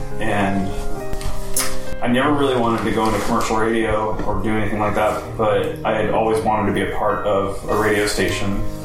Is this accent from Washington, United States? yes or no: yes; Puyallup, Washington, United States; also born or lived in Tacoma; I'm from Puyallup. I was born in Tacoma, but I always had kind of a negative attitude towards Tacoma.